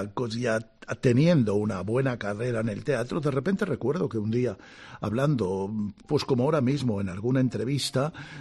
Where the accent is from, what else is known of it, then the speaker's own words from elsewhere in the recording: Mollet del Vallès, Catalonia, Spain; Llegábamos al teatro del centro parroquial de Mollet. Estamos hablando de los 8 o 9 años míos.